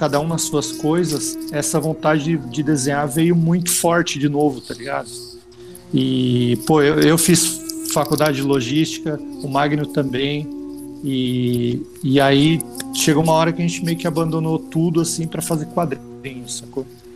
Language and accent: Portuguese; Paraná, Brazil; a gente veio do interior do Paraná, né, cara? Então a gente tinha uma formação bem simples